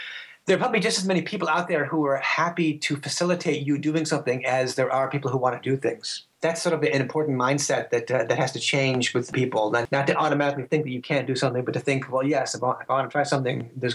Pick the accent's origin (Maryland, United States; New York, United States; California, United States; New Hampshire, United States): New Hampshire, United States; Portsmouth; I'm a writer from Portsmouth, New Hampshire. I live about an hour north of Boston.